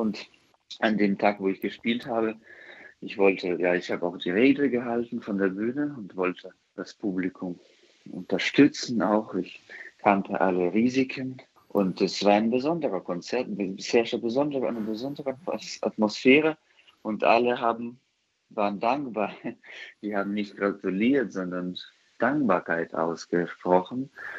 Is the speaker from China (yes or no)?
no; Ukraine; ich bin Ukrainer